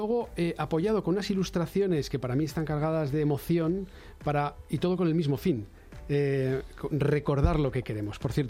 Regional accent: Community of Madrid, Spain; Soy madrileño, pero toda mi familia es de Murcia.

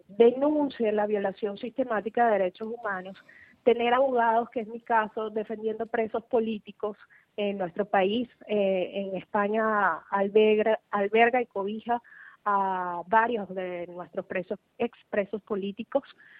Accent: Venezuela; now in Peru; Venezuela, para mí probablemente sea una condena directa a pasar a engrosar la lista de presos políticos en mi país y es un riesgo de vida.

